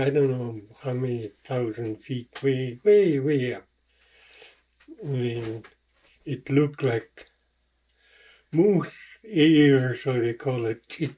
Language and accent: English; Northway, Alaska, United States; born there; I was born in Northway Village, Old Village